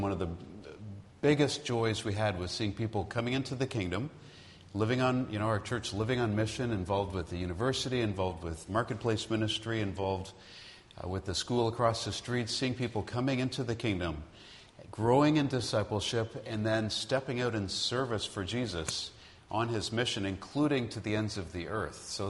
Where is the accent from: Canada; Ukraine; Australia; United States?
Canada; Toronto, Ontario; the Lord called us back to where I grew up in Toronto.